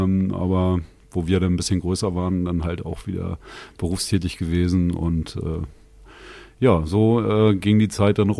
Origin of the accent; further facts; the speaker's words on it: Mölln, Schleswig-Holstein, Germany; bin ich gebürtiger Schleswig-Holsteiner, bin 19 Jahre lang in Mölln groß geworden